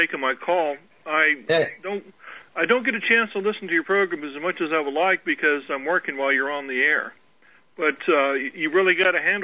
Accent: Virginia Beach, Virginia, United States; because I'm from the Virginia Beach area, and I used to watch him on TV and laugh at him, you know.

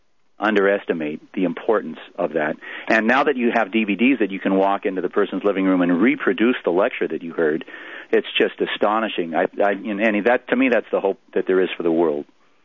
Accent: Los Angeles, California, United States; I grew up in Los Angeles, in East Los Angeles, in an environment

